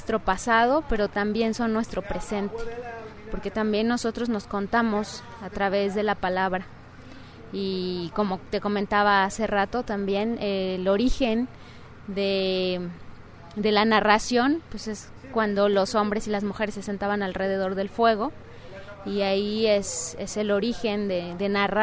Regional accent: Mexico City, Mexico; vengo de la Ciudad de México, de la delegación Iztapalapa.

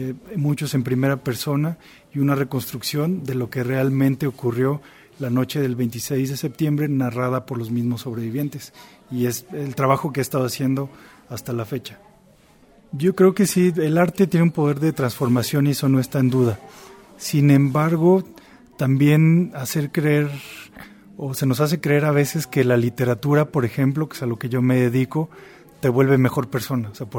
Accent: Zacatecas, Mexico; now in Oaxaca, Mexico; en Oaxaca, donde yo vivo hace ya muchos años, aunque soy de Zacatecas.

